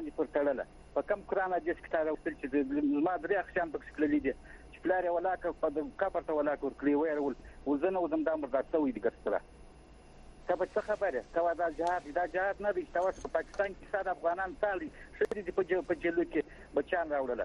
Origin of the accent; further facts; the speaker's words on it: Kandahar, Afghanistan; زه افغان يم زه به کنداره يم